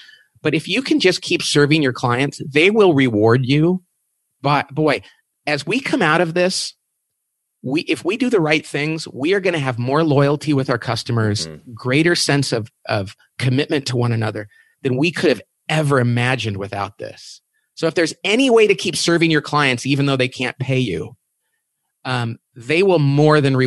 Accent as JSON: {"language": "English", "town": "Bakersfield", "region": "California", "country": "United States", "said": "I'm from Bakersfield, California. We're actually literally in the desert outside of Bakersfield."}